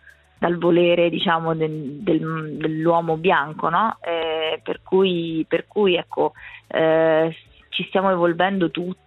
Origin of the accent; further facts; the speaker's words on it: L'Aquila, Abruzzo, Italy; Io sono cresciuta all'Aquila